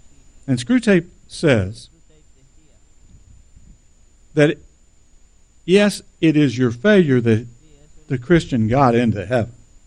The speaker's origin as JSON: {"language": "English", "town": "Electra", "region": "Texas", "country": "United States", "said": "I was from Electra, Texas. So naturally, I said, \"See the light.\""}